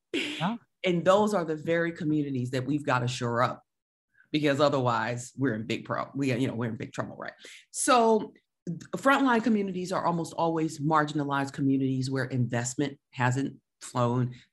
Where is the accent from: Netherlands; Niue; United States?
United States; Virginia Beach, Virginia; I'm from Virginia Beach, Virginia. I grew up with nuclear submarines in my backyard.